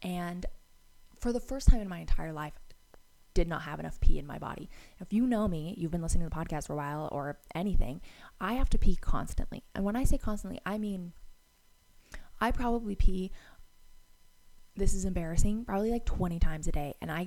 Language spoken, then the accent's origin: English; Utah, United States; growing up in Utah